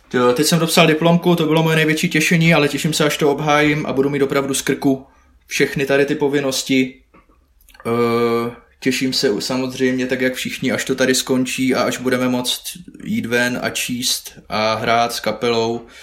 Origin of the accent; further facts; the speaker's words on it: Zlín Region, Czechia; já jsem ze Slovácka, takže to je i blíž nesrovnatelně.